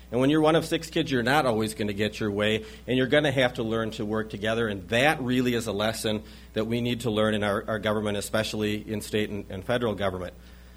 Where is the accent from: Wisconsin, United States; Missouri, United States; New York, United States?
Wisconsin, United States; La Crosse; You know, I grew up in La Crosse, one of six kids in our family.